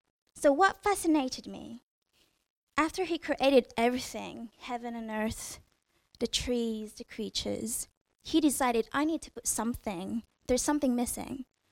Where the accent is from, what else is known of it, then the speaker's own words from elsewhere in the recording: London, United Kingdom; also born or lived in Kent; So growing up in London, we had to live in Kent for like 6 months and then move back to London.